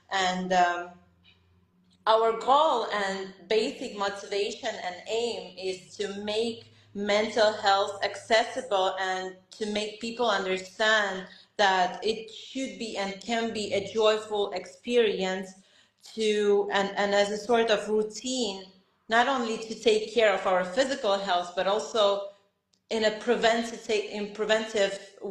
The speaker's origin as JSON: {"language": "English", "country": "Estonia", "lives_now": "Lithuania", "said": "I'm originally from Estonia, live in Lithuania."}